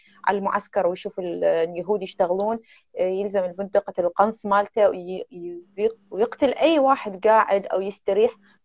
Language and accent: Arabic; Iraq; مثل ما صار عندنا بالعراق